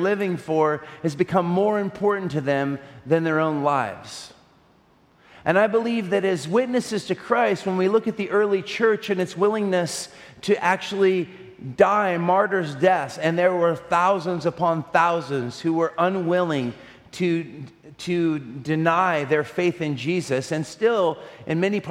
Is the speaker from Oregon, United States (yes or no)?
yes; Portland, Oregon, United States; But if anyone asks me, if I say I'm from Portland, they ask me two questions.